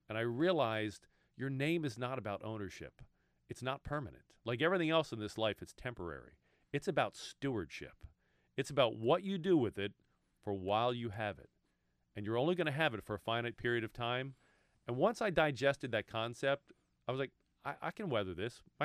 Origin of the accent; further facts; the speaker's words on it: Baltimore, Maryland, United States; also born or lived in South Florida; much as I enjoyed South Florida, I decided I wanted to raise my family in Baltimore because I loved growing up in Baltimore, and that's what brought me back.